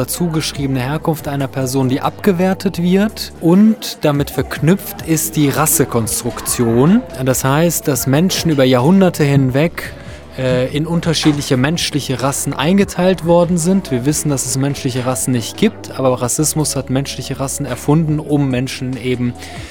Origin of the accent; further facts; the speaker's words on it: Cologne, North Rhine-Westphalia, Germany; ich sage, ich komme aus Köln